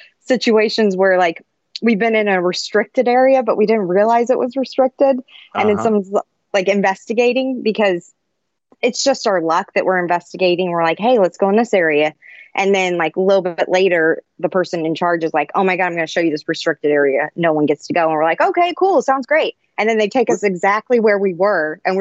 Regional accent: Godfrey, Illinois, United States; I'm from Godfrey. Like, I'm a hygienist and a mom.

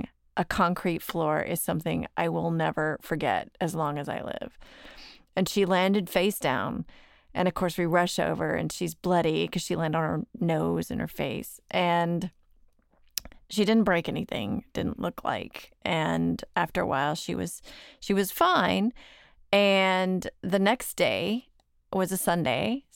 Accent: Dallas, Texas, United States; I'm from Dallas.

